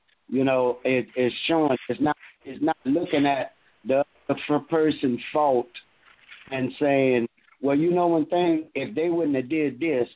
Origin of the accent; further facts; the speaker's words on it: Lake Charles, Louisiana, United States; That's where I'm from, Lake Charles, Louisiana. I wasn't born in Lake Charles, but I was raised in Lake Charles.